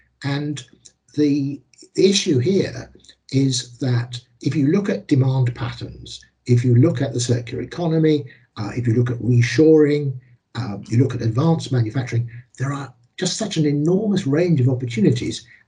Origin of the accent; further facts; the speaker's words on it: Teesside, North East England, United Kingdom; also born or lived in Houston, United States; You know, I grew up in Teesside, I grew up in Houston.